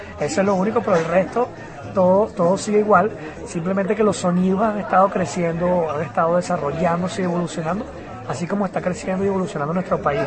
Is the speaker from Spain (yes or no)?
no; Venezuela; Ya es hora de que los venezolanos también podamos exportar nuestra música